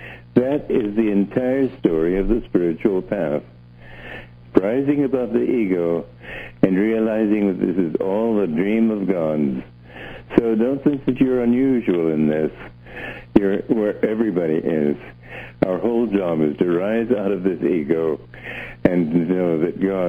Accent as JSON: {"language": "English", "country": "Romania", "tie": "born or raised there", "also_born_or_lived": "Switzerland", "second_language": "English", "said": "I grew up knowing several languages. I grew up in Romania, and I learned German and English, and Romanian was merely my third language. Then I went to school in Switzerland and learned French."}